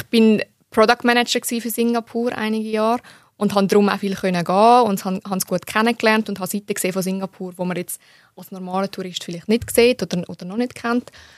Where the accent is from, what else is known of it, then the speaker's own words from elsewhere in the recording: Switzerland; Ich würde jetzt nicht sagen, ich bin naiv, aber in der Schweiz aufgewachsen hat man schon gewisse Naivität, was die Sicherheit angeht, auch in anderen Ländern.